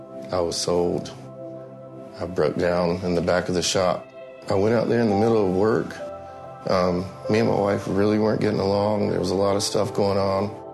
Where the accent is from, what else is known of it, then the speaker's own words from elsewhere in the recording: Gastonia, North Carolina, United States; So I grew up in North Carolina, in Gastonia, North Carolina, in a Christian home.